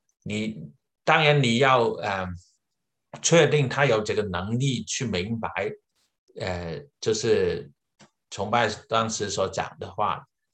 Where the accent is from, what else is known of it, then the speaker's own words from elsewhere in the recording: China; 因为我们觉得我们是中国人嘛，中国人我们的学习的水平当然呢就比起美国人好了